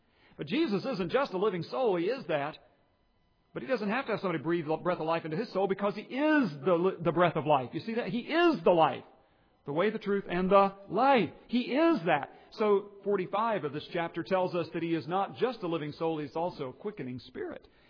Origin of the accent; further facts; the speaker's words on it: United States; I'm an American, and I don't like the... We believe in a representative form of government